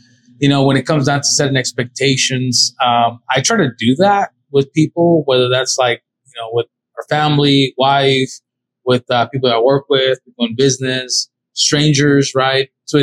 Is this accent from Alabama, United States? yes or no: no; San Diego, California, United States; now in Dallas, United States; I'm from San Diego. No, I'm here in Dallas, obviously.